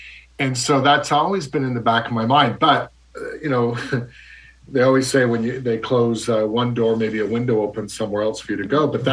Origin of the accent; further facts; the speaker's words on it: Canada; I'm from Canada originally.